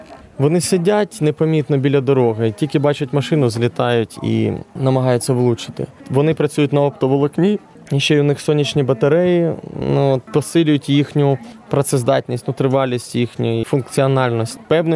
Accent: Kyiv, Ukraine; а я як киянин, я на посерединці десь

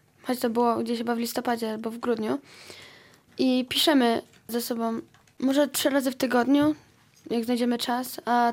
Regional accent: England, United Kingdom; born there; first language en; Polish is a second language; dla mnie angielski uznaję jako ojczysty, ponieważ urodziłem się na terenie Anglii i wychowałem się na piosenkach … albo jakichś innych.

